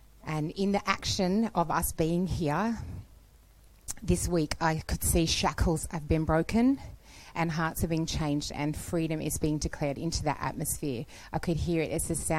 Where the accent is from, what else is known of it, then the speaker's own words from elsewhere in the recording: Australia; accent: Australian; I'm from Australia, if you didn't already notice by the accent.